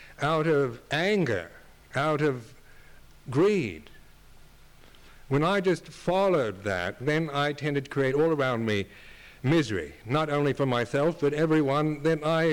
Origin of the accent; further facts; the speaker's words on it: United States; Then I blamed the United States, being an American.